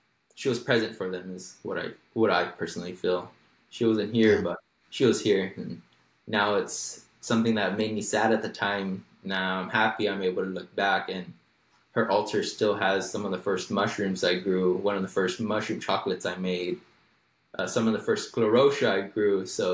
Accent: California, United States; born there; I was born here in the Coachella Valley on Native American land. So I have a lot of Mesoamerican or Native American influence on my life.

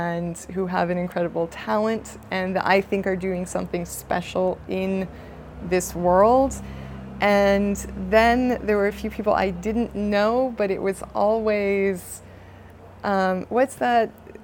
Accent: Boston, Massachusetts, United States; It's sorry, excuse me. I'm from Boston. I have no manners.

